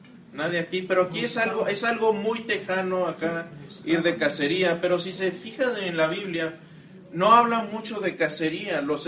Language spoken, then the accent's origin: Spanish; Querétaro, Mexico; Yo en donde crecí, en Querétaro, no hay mucho que cazar.